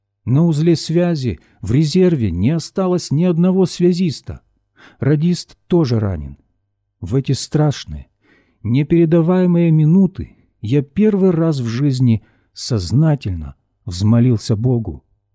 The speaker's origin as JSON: {"language": "Russian", "region": "Poltava Oblast", "country": "Ukraine", "tie": "born or raised there", "said": "Так было в моем родном селе на Полтавщине десятки лет тому назад."}